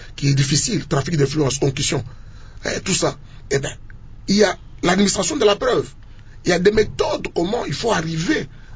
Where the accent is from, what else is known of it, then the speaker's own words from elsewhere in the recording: DR Congo; en tant que Congolais.